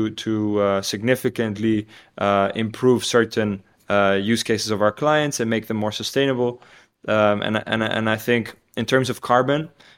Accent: Tanzania; now in Hilversum, Netherlands; growing up in Tanzania in East Africa.

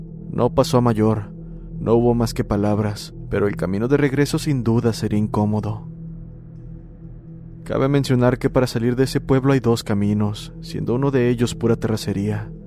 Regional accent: Fresnillo, Zacatecas, Mexico; Soy originario de Fresnillo, Zacatecas

